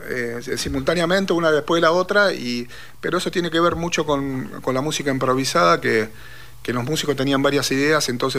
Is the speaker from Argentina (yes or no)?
yes; Mar del Plata, Buenos Aires Province, Argentina; pues yo soy de Mar del Plata